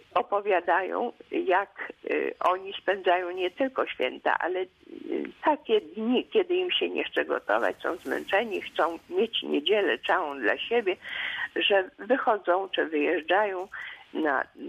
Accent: Lublin Voivodeship, Poland; moved away; pochodzę z Lubelszczyzny, później przyjechaliśmy tutaj na zachód, ale w Karkonosze, blisko Świeradowa Zdroju, na wsi mieszkaliśmy.

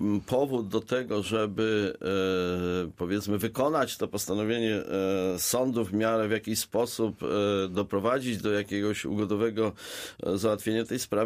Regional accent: Żary, Lubusz Voivodeship, Poland; W Żarach, ja jestem z Żar, tak

